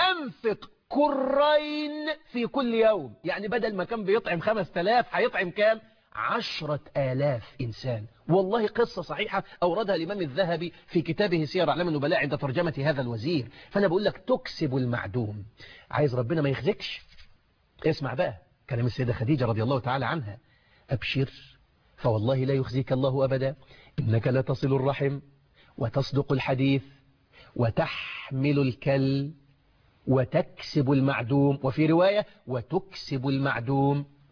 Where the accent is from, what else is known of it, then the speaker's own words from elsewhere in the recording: Egypt; يعني لاقيني ولا تغديني، المثل بيقول كده عندنا في مصر، لاقيني ولا تغديني